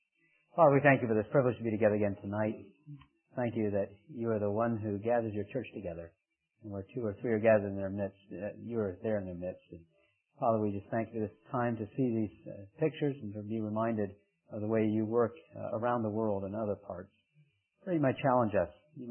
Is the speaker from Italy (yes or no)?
yes; Italy; I grew up in Italy as a missionary kid.